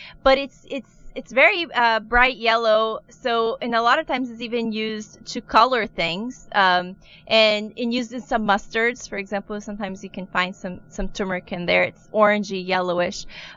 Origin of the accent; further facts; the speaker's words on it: Brazil; first language Portuguese; English is a second language; It's funny because I grew up in Brazil, so the names come to mind in Portuguese. So I'm having trouble translating them in my head.